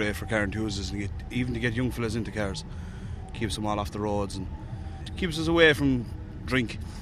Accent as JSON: {"language": "English", "town": "Tralee", "region": "County Kerry", "country": "Ireland", "said": "I'm from Tralee, County Kerry. There's nothing like this at home."}